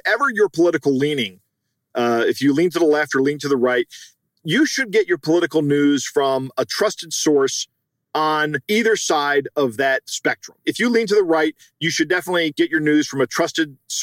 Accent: United States; And frankly, I'm speaking as an American here, but that's just un-American, right?

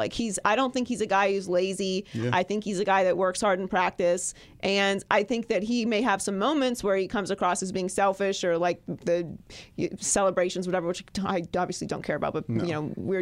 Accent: Pittsburgh, Pennsylvania, United States; And by the way, I'm from Pittsburgh, so for all you Steeler fans who are flipping out, calling me a hater, just dismiss me with it.

